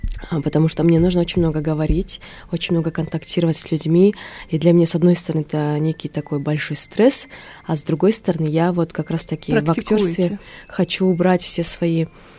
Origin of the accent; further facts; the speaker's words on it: Jalal-Abad Region, Kyrgyzstan; accent: Kyrgyz; moved away as an adult; now in Saint Petersburg, Russia; То есть южные. И как бы я большее время... говорила на кыргызском языке, у меня даже был акцент. И после турецкого лицея я училась в Джалабаде, а после него еще плюс турецкий и плюс еще узбекский смешался